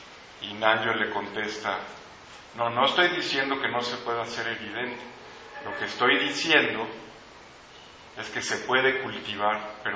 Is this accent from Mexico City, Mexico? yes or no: yes; Mexico City, Mexico; now in Xalapa, Mexico; vengo de Jalapa y soy de la Ciudad de México, pero hace 15 años me fui a vivir para allá